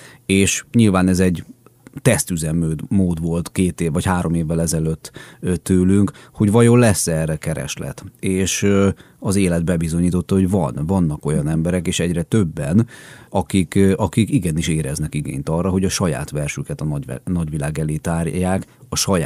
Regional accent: Pomáz, Pest, Hungary; Én tőzsgyökeres pomázi vagyok, tehát én oda születtem Pomázra. Igaz, hogy ma már nem ott élek életvitelszerűen

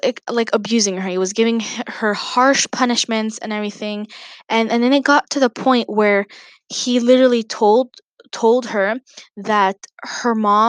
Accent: Canada; I'm 13 years old. I am Canadian and I am also from a Lebanese origin.

